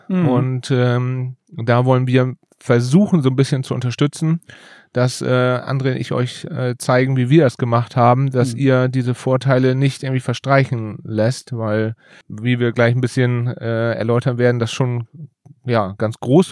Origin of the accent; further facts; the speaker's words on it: Lower Saxony, Germany; Ich bin Niedersachse.